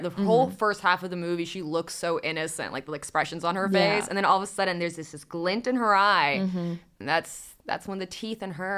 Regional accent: Washington, District of Columbia, United States; I'm from D.C., but my grandparents lived in Kenosha. I've had a little Wisconsin.

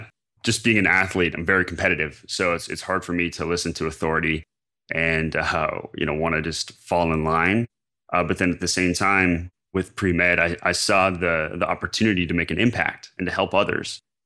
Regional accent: Hood River, Oregon, United States; he's very integrated with the sports community in my hometown, little town, Hood River, out of about an hour out of Portland, Oregon.

